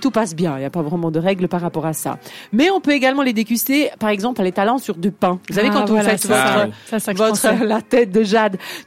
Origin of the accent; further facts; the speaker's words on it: Italy; puisque je suis italienne, chez nous ça fonctionne pas vraiment avec les grammes